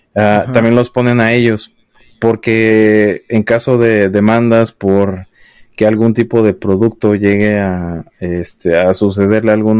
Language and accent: Spanish; Mexico; por lo menos yo que soy de México